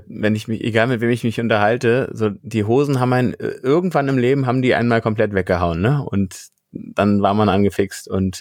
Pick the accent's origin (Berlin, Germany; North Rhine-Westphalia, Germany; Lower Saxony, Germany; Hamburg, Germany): Berlin, Germany; born there; Nee, ich bin sogar direkt aus Berlin, sogar aus West-Berlin, geborener West-Berliner bin ich.